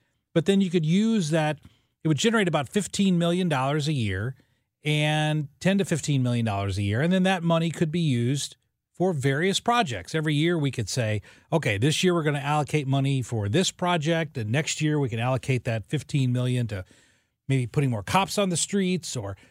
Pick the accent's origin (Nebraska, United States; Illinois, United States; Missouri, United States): Illinois, United States; my dad, I grew up in Illinois.